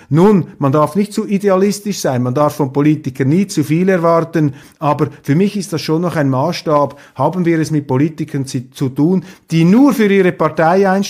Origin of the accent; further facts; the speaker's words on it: Switzerland; dass ich das als Schweizer, das steht mir eigentlich gar nicht zu